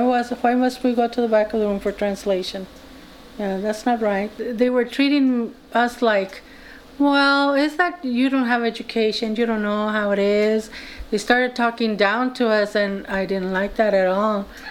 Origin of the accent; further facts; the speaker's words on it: Kettleman City, California, United States; I'm from Kettleman City, and … And this town is basically a migrant city. People come and go as they harvest.